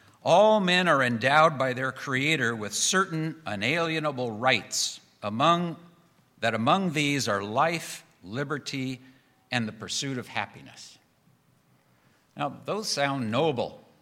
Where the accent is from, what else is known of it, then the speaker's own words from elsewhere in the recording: United States; growing up in the United States, I have had that perspective, certain inalienable rights that we have.